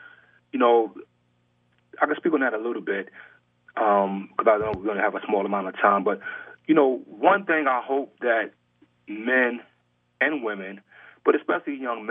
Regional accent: Brownsville, New York, United States; I grew up in Brownsville when it was dangerous, bro.

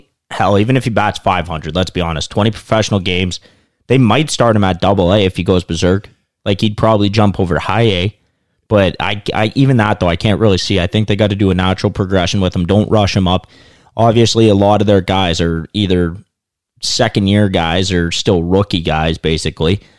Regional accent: Canada; especially being a Canadian, like you're starting to see a little bit of green in the grass.

